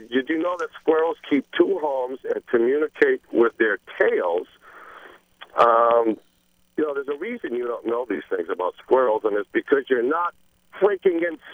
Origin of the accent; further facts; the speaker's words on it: New Hampshire, United States; Yeah, it's a big event we have every year up here in New Hampshire.